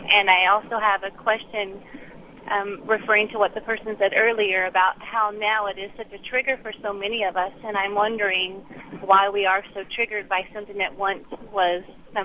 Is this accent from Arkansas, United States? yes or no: yes; Arkansas, United States; moved away as an adult; I grew up in Arkansas for the first 20 years of my life, and so I might be biased a little bit, and I've been living in California for the last 20 years